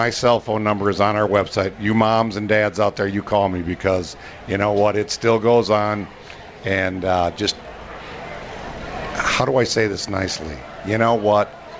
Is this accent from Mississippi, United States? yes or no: no; Minnesota, United States; we should all really be proud to say that we're from Minnesota going to the state fair.